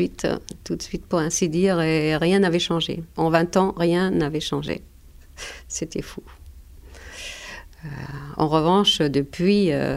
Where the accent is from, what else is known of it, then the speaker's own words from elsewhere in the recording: Germany; French is a second language; now in France; je vais pouvoir retourner, je suis française, rien ne va pouvoir m'arriver, je vais pouvoir revoir mes parents et tout ira bien. Mais en fait, la RDA n'accordait des visas qu'aux gens qu'elle voulait bien voir.